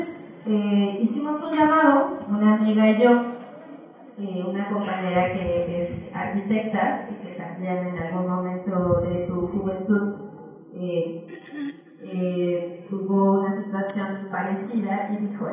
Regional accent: State of Mexico, Mexico; el 29 de septiembre en mi pueblo, me parece que también por un tema colonial, antes nos llamábamos Tlaxomulco, que en náhuatl significa el rincón de la tierra, y éramos una islita que estaba justo entre el lago de Zumpango y el lago de Texcoco

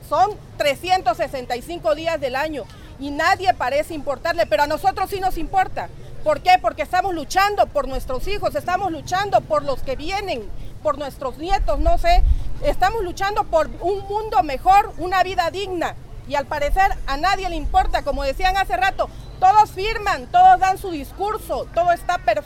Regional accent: Ribera Caguaré, Chiapas, Mexico; Nosotros venimos de la Ribera Caguaré

